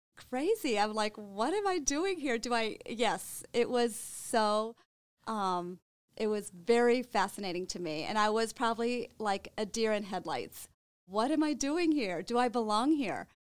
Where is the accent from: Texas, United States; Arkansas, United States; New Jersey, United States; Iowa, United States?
Iowa, United States; So yes, I am originally from Iowa. I am an Iowa farm girl in the world of retail and in the fashion world